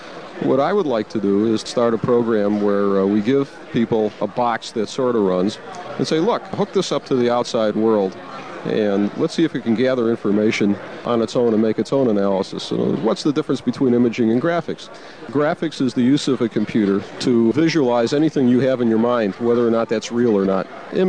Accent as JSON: {"language": "English", "town": "Chicago", "region": "Illinois", "country": "United States", "tie": "born or raised there", "said": "When I was growing up in the Chicago public school system, there were two things that were different."}